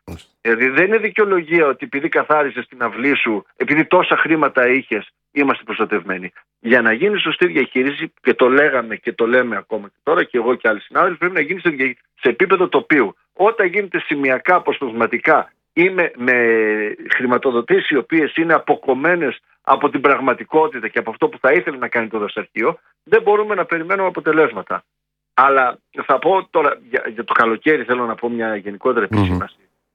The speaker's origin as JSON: {"language": "Greek", "town": "Lemnos", "region": "North Aegean", "country": "Greece", "said": "Και θέλω να σταθώ και να σας πω μια ιστορία, γιατί κατάγομαι από τη Λίμνο."}